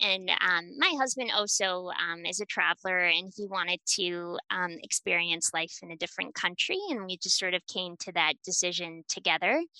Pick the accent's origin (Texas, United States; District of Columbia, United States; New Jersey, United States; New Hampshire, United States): New Hampshire, United States; moved away as an adult; now in Bratislava, Slovakia; I'm from New Hampshire originally, and I moved to Bratislava in November of 2017.